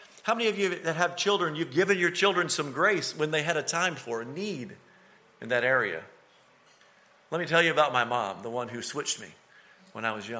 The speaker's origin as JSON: {"language": "English", "region": "Mississippi", "country": "United States", "tie": "born or raised there", "said": "We got whoopings when we grew up in Mississippi."}